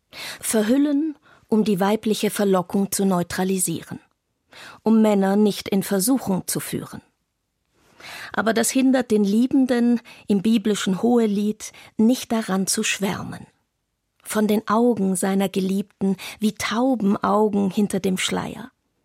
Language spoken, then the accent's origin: German; Algeria; In meinem Heimatland, Algerien